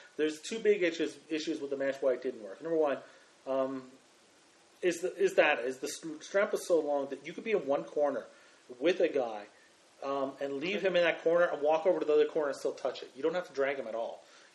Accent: Netherlands

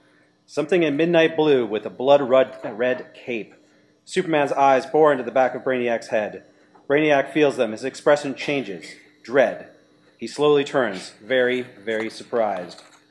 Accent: Canada; We're so Canadian, we're going to end up the delay the show while we're trying to decide who does this.

